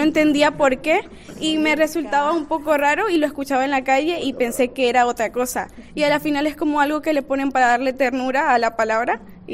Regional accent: Venezuela; moved away; Venezuela.

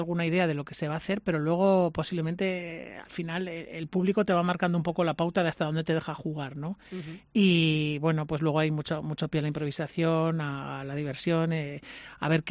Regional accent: Valladolid, Castile and León, Spain; es verdad que también hago patria con Cangas del Narcea, porque siento me siento muy asturiano también en esa parte, pero es que he nacido en Valladolid, vivo en Valladolid, es una ciudad donde se vive de lujo, es una ciudad súper cómoda

